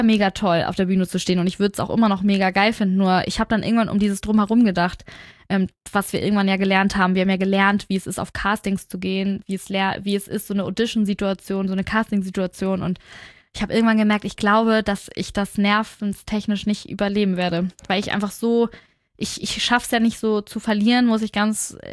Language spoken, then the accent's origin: German; Spain; Ich als Spanierin.